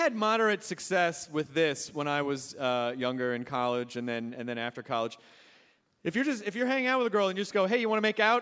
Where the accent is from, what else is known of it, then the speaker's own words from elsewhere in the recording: Tennessee, United States; And then you say, like I said, that's fine. I'm from Tennessee.